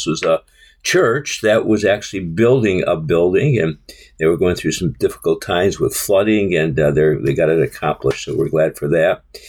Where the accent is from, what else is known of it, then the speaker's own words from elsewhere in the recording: Florida, United States; It said, I'm from Broward County, and it's where we count more than you do.